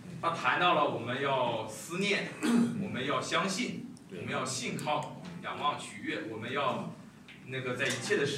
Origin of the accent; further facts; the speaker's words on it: China; 就不是像我们中国人在情感的表达上往往是非常的内敛和羞涩的